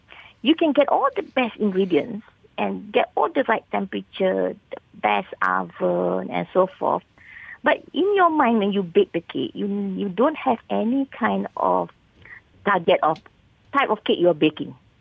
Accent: Malaysia; what are things that we like to do as a Malaysian, for example?

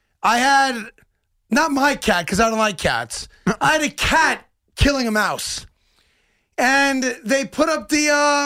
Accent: Canada; as a Canadian who loves hockey

